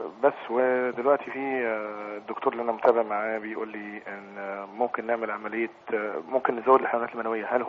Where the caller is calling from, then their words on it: Aswan, Aswan Governorate, Egypt; انا بتكلم من اسوان